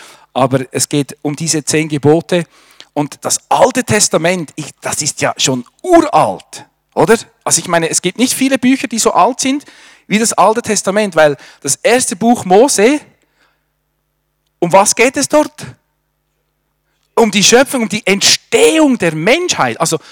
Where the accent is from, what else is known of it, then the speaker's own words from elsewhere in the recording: Bern, Switzerland; Also als Berner schnell predigen.